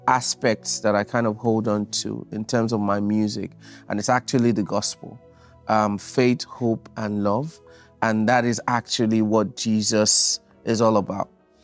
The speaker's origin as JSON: {"language": "English", "country": "Nigeria", "first_language": "Yoruba", "second_language": "English", "said": "Yoruba is a language from Nigeria. I am Nigerian. I am Yoruba."}